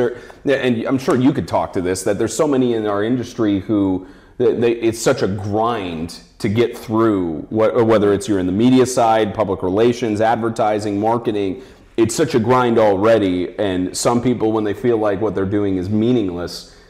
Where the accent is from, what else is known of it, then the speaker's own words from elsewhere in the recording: Tennessee, United States; And I visited Knoxville. And, you know, most of my life I grew up in Tennessee.